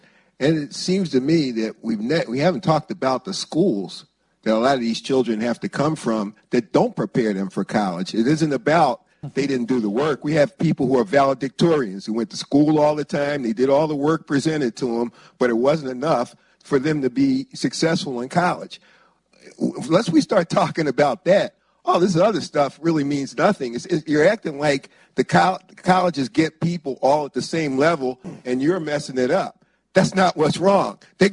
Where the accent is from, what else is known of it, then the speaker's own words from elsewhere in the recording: Philadelphia, Pennsylvania, United States; I'm from Philadelphia.